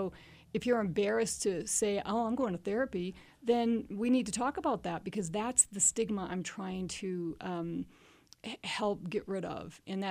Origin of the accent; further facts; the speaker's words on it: Maine, United States; I'm from Maine.